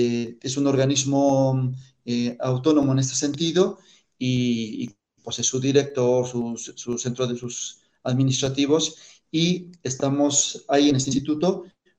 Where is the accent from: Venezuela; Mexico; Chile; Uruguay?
Mexico; also born or lived in Spain; ahora estoy otra vez de vuelta aquí en mi tierra. Así fue, a grandes rasgos, y sin